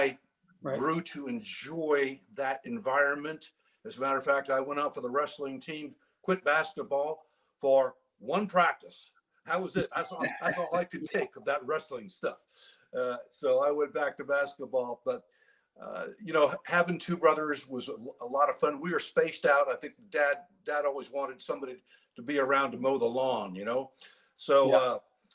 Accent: Maine, United States; born there; But I grew up, I was born in Maine. They're from Maine.

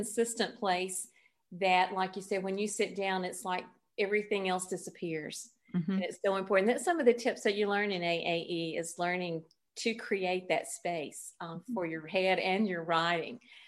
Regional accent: Smoky Mountains, United States; now in Florida, United States; I grew up in the Smoky Mountains and now I live in Florida.

